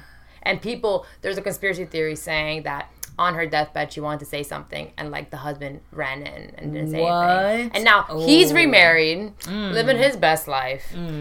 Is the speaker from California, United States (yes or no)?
no; Baton Rouge, Louisiana, United States; I grew up in Baton Rouge.